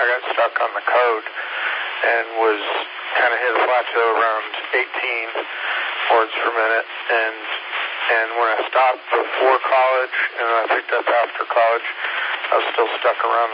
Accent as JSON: {"language": "English", "town": "Bakersfield", "region": "California", "country": "United States", "tie": "born or raised there", "said": "because I remember when I grew up in Bakersfield, California, convincing my mom to drive me all the way from Bakersfield to Long Beach."}